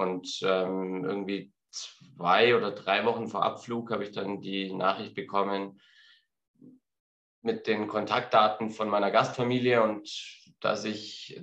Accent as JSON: {"language": "German", "town": "Kempten", "region": "Bavaria", "country": "Germany", "tie": "born or raised there", "said": "Naja, also ich bin jetzt nicht wirklich auf dem Land aufgewachsen, sondern okay. In Kempten. Mhm. Kempten ist so eine mittelgroße Stadt, 70.000 Einwohner. Okay. Also durchaus im urbanen Umfeld aufgewachsen."}